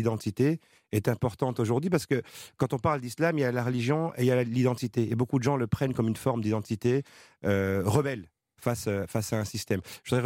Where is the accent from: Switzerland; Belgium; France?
Belgium; Brussels, Brussels-Capital Region; moi, je suis né à Bruxelles, que j'y ai grandi.